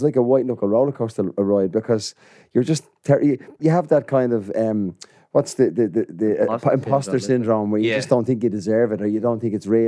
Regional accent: Dublin, County Dublin, Ireland; I grew up in Donegal in Dublin

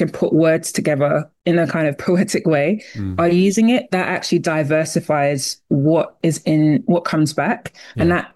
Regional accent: Nigeria; I come from Nigeria

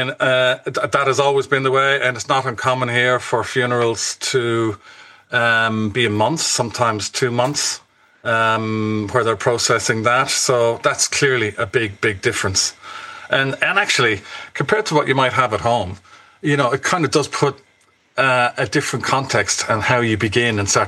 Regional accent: Ireland; There's no reason why, as an Irish community, we couldn't come together and to try and design and support pathways which would be very particular to Irish needs.

